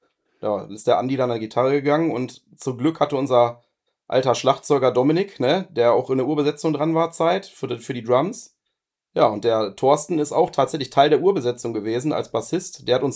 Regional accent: Duisburg, North Rhine-Westphalia, Germany; ich wohne tatsächlich jetzt mittlerweile genau an der Grenze zu Duisburg. Ich bin gebürtiger gebürtiger Duisburger und habe da auch jahrelanges meines Lebens gewohnt.

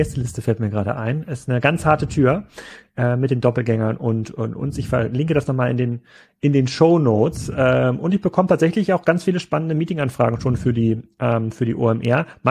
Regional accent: Gettorf, Schleswig-Holstein, Germany; der hier in Gettorf, meinem Heimatort, so eine Bioenergie-Geschichte baut

